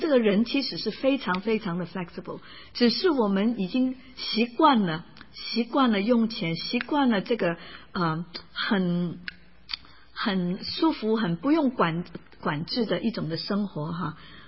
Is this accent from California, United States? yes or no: yes; California, United States; 因为我是加州人哈，一月份去多伦多是大雪的时候。